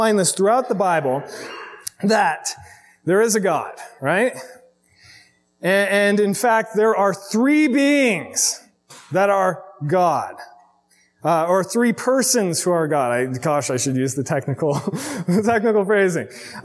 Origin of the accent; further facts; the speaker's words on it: Arizona, United States; I mean, I grew up in Arizona, but I've never had anything like this, right?